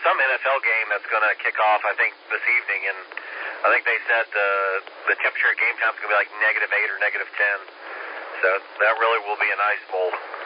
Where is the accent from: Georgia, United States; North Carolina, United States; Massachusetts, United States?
Georgia, United States; Atlanta; now in Weaverville, United States; I'm from Atlanta, but we live up north Asheville, up in Weaverville.